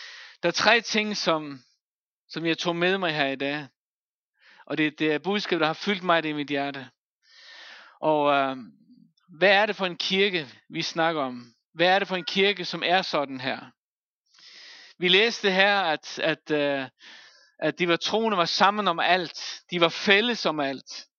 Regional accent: Faroe Islands; now in Denmark; Jeg kommer fra Færøerne, og jeg har nogle ting med mig fra Færøerne

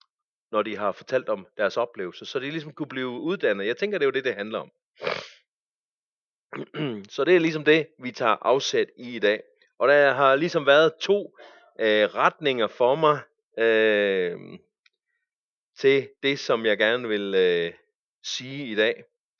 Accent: Zealand, Denmark; Men jeg bliver begejstret, fordi nu nærmer vi os min hjemegn

